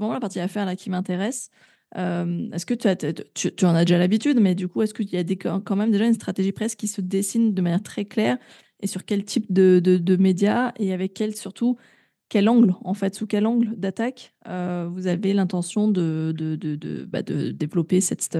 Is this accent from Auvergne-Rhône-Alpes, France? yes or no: yes; Grenoble, Auvergne-Rhône-Alpes, France; on est de Grenoble.